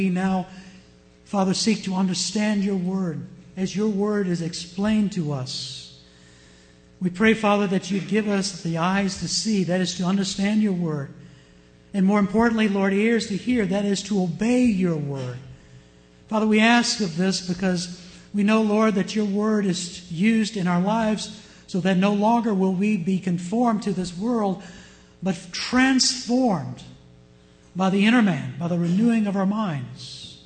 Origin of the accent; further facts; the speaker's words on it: Virginia, United States; I think my accent was a little thicker then because I came straight from old Virginia. Now, when I say Virginia, I don't mean upstate Virginia because that's not true Virginia. We Virginians, we always say